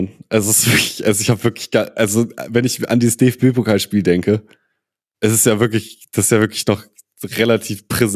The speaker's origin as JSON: {"language": "German", "region": "Lower Saxony", "country": "Germany", "said": "ich komme ja hier auch aus Niedersachsen"}